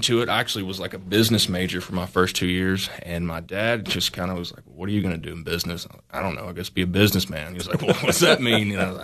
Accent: Baxter, Tennessee, United States; pretty much born and raised in Baxter.

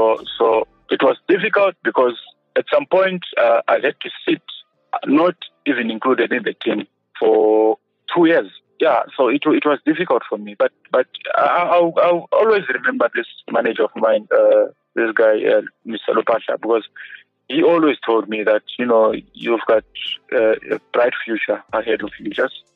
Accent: Gweru, Midlands, Zimbabwe; I grew up in Ngweru, and that's where I attended my school thing.

